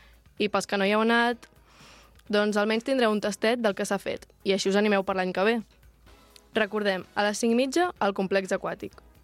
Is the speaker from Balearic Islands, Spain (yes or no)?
no; La Múnia, Catalonia, Spain; tinc 21 anys, sóc de la Múnia